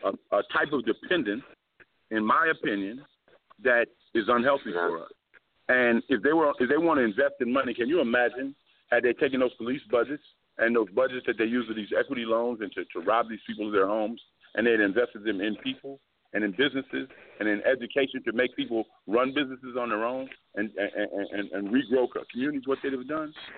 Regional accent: Evanston, Illinois, United States; I grew up in Evanston, Illinois, and at one time, the African-American home ownership was hovering around 70% in the Fifth Ward.

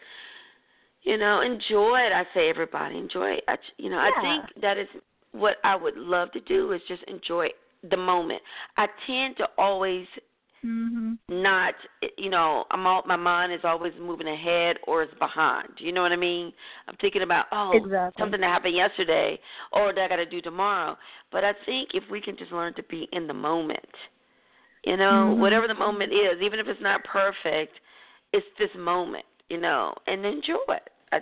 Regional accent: North Carolina, United States; I grew up in North Carolina, and that's where, you know, we actually could have a white Christmas

